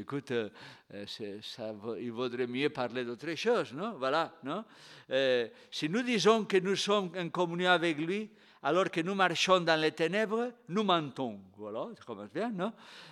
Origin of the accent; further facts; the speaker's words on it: Spain; Mieux que moi, parce que je suis espagnol, non?